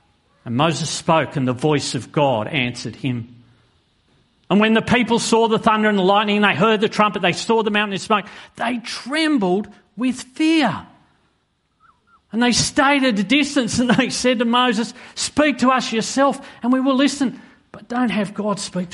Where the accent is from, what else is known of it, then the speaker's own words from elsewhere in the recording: Australia; And I said, yeah, we are from Australia.